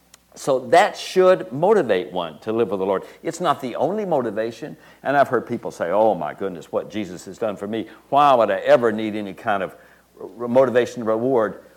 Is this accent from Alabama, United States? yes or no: yes; Montgomery, Alabama, United States; heard the gospel being preached by Billy Graham at the crusade he came in my hometown in Montgomery, Alabama.